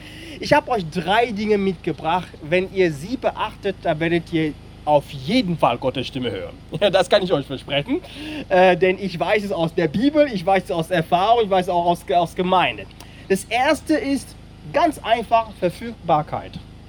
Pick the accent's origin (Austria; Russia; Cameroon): Cameroon; first language French; German is a second language; Nur, ich wusste, meine Eltern hatten kein Geld und Frankreich war naheliegend, denn die Sprache, meine Muttersprache ist Französisch.